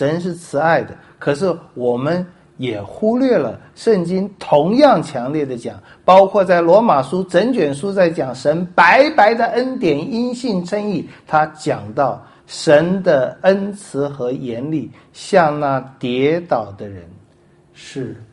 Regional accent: China; 这个比方我们中国人最容易懂

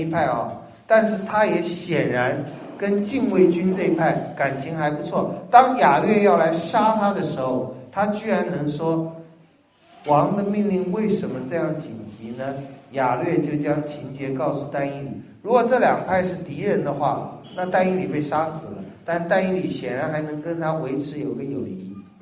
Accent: Taiwan; 我是台湾来的

